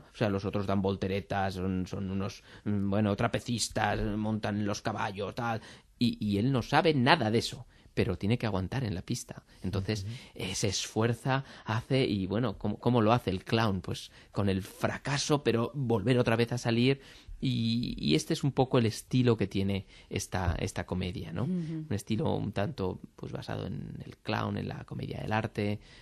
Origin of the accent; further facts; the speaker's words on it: Zaragoza, Aragon, Spain; me hablaba con un actor mayor de mi tierra, zaragozano